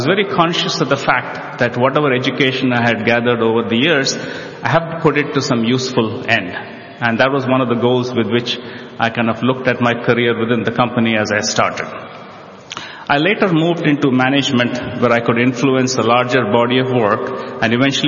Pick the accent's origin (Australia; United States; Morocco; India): India; also born or lived in Chennai, India; I was born in Chennai and grew up in many parts of India. Much of my schooling was in very small government schools in remote areas with little to no access in any of the facilities